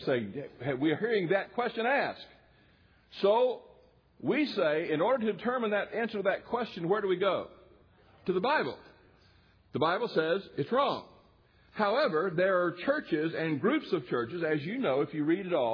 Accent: the South, United States; Growing up in the South, I had relatives in Moultrie, Georgia. And my family was Baptist.

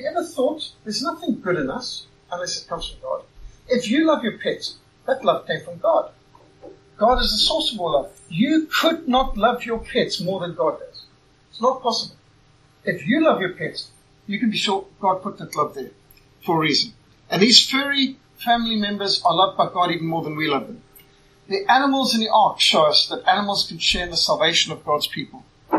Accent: Zimbabwe; I was brought up in Rhodesia, Africa, and it was possible. They didn't have the kind of laws you probably got over here.

